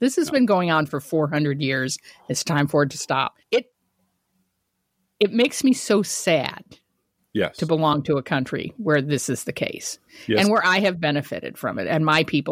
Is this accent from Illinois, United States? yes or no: yes; Illinois, United States; now in California, United States; Even though I live in California now, I grew up in Illinois. Go Illini.